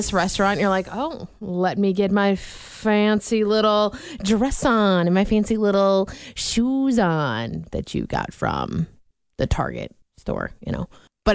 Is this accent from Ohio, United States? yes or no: no; Vinton, Iowa, United States; growing up in Vinton, we didn't have a McDonald's. They do now, but for a really, really long time of my childhood, we didn't have a McDonald's. So if I wanted McDonald's, we had to come to Cedar Rapids